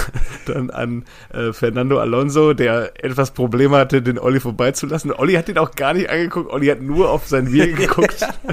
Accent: North Rhine-Westphalia, Germany; Wir kommen ja alle aus dem Ruhrgebiet

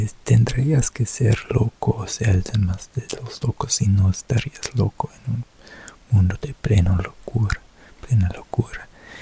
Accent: Germany; Spanish is a second language; no creas que yo como alemán lo sepa todo

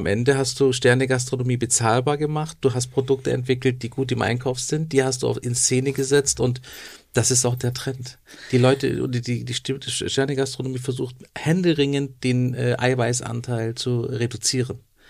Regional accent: Turkey; Aber ich bin ja auch Türke

